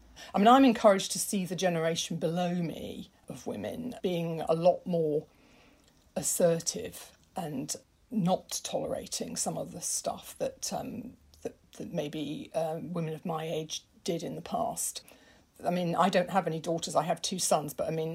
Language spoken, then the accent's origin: English; United Kingdom; I mean, although I am British, the French side of my life has been so kind of almost dominant